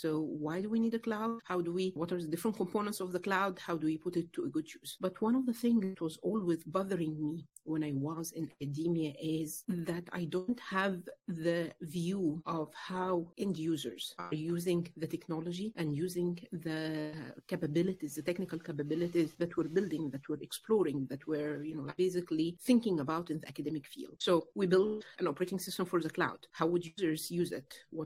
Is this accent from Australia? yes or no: no; Egypt; English is a second language; moved away as an adult; now in United States; I am originally from Egypt. I came from Egypt to the US about 2 years ago to study computer science and to closer to the Silicon Valley.